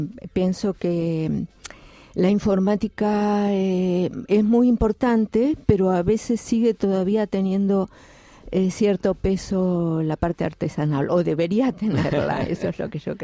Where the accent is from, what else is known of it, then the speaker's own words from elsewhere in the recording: Argentina; now in Terrassa, Spain; Sí, sóc argentina.